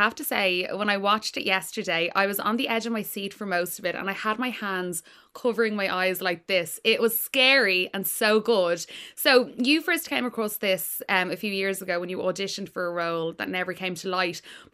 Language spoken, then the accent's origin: English; Ireland; I grew up in Ireland in a Catholic school.